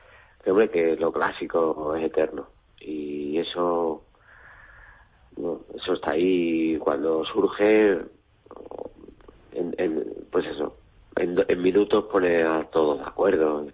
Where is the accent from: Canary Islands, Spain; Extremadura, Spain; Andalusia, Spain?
Extremadura, Spain; yo me siento orgulloso como extremeño también